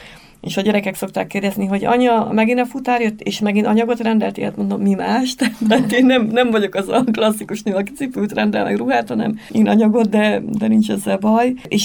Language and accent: Hungarian; Debrecen, Hajdú-Bihar, Hungary; az elején mindenki csodálkozott, hogy debreceni vagyok. Mindenki azt hitt, hogy Pest.